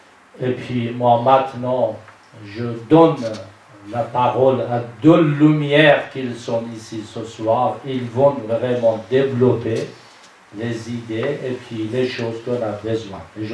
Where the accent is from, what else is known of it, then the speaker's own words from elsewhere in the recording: Iran; French is a second language; now in Paris, France; Parce que moi, vous savez que mon accent, il est témoin que je suis iranien, vous voyez. Mais il me donne la possibilité en plein Paris qu'on arrive à parler, échanger les idées.